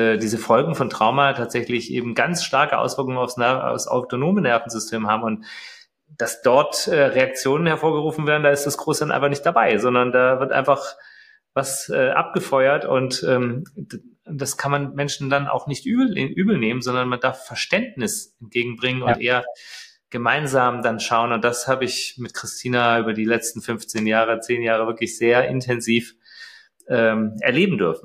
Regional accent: Fuerteventura, Canary Islands, Spain; now in Berlin, Germany; dadurch, dass wir 3 unterschiedliche Lebensmittelpunkte haben, einmal hier Berlin, einmal Köln mit Greater und dann aber auch Fuerteventura, meine alte Heimat. Und da leben wir auch also 5 Monate im Jahr.

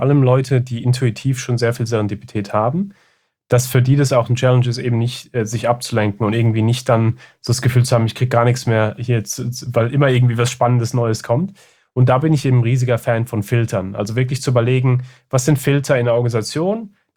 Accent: Germany; ich bin ja auch in Deutschland aufgewachsen, wo die Idee ja ist, du bist in der Schule und du musst planen, planen, planen, Strategie, Strategie, Strategie.

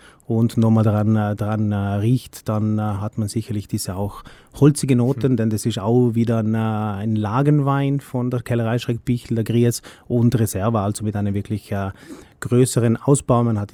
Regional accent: Trentino-Alto Adige, Italy; Dann sage ich, ja, ich komme aus dem Südtirol, oder?

